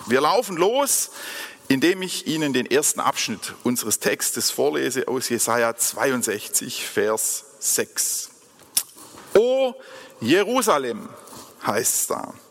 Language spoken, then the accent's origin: German; Germany; wir als Deutsche besonders